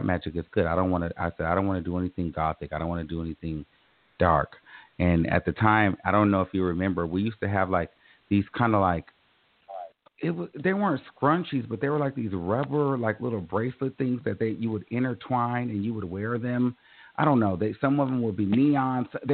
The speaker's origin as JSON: {"language": "English", "region": "California", "country": "United States", "said": "And I've grown up, you know, in the Valley. I've lived in San Francisco. I'm from Northern California."}